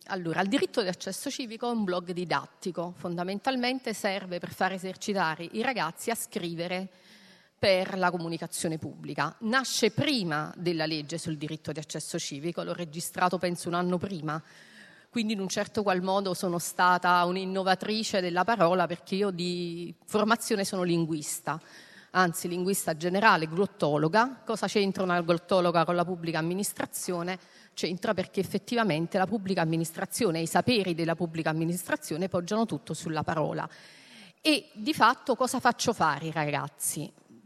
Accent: Campania, Italy; Perché ovviamente vengo dalla Campania

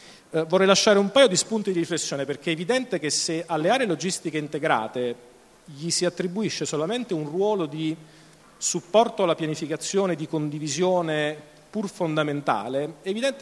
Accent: Campania, Italy; Chiudo, come dire, con un richiamo da campano, insomma campanilista se me lo permettete

